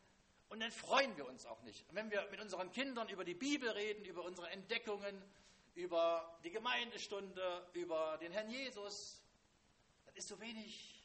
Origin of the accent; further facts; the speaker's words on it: Jena, Thuringia, Germany; ich bin in Jena groß geworden. Jena liegt an der Saale